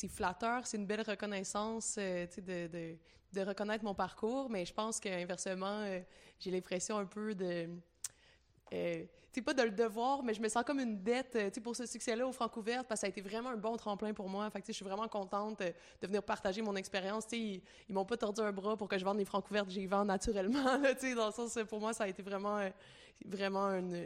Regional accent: Quebec City, Quebec, Canada; now in Montreal, Canada; Personnellement, je suis partie de Québec un peu pour retrouver à Montréal ce foisonnement culturel.

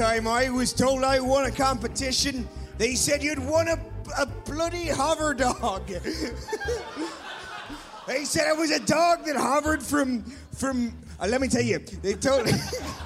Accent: South West England, United Kingdom; I'm from Somerset and I'd bloody love a motorbike.

